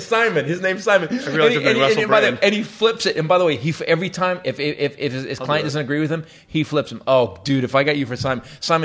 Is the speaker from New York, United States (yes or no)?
no; California, United States; I'm from California. I don't know there's two Greenvilles 5 hours apart.